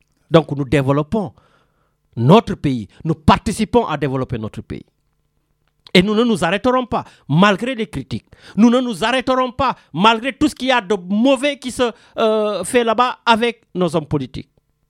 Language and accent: French; Senegal; On est des Sénégalais, on est fiers de l'être, quelle que soit la deuxième nationalité que nous avons. Que ce soit française, américaine, suédoise, canadienne, tout ce que vous voulez.